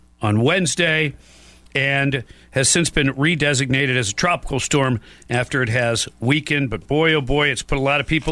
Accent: Michigan, United States; Yeah, and, you know, having grown up in Michigan, I don't ever recall anything like that.

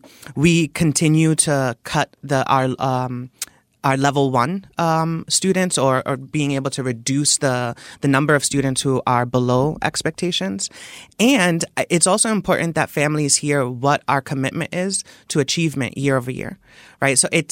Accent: New York, United States; now in Milwaukee, United States; I'm originally from New York, and so I recently moved to Milwaukee

